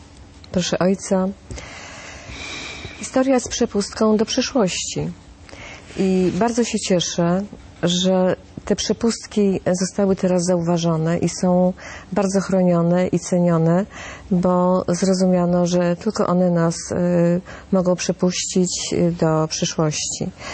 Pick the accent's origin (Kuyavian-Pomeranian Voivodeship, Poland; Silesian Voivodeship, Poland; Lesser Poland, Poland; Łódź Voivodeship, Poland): Łódź Voivodeship, Poland; Łódź; born there; Ja przyszłam na świat w Łodzi